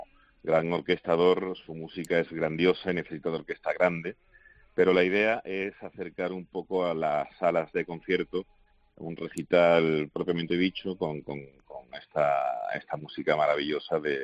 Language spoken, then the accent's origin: Spanish; Málaga, Andalusia, Spain; Y bueno, pues esta es una vuelta que me apetecía mucho siempre, aparecer por Málaga, por mi tierra